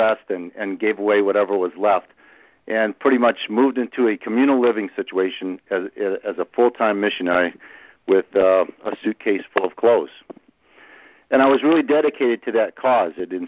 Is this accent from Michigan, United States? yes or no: no; Illinois, United States; I grew up in the Midwest in Illinois, kind of small town USA.